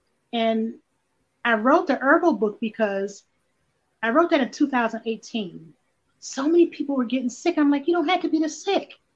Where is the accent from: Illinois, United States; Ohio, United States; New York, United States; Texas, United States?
Ohio, United States; Cleveland; I grew up in Cleveland. You know, went to Cleveland Public Schools.